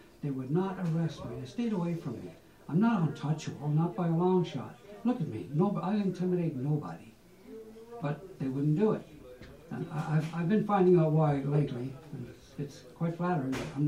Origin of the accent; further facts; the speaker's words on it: Newfoundland and Labrador, Canada; So, yes, I'm a Labradorian. But not to say I'm not a Newfoundlander, but I'm not. I have relatives from Newfoundland, of course, like we all do. My Aboriginal component has been in Labrador on this continent for thousands of years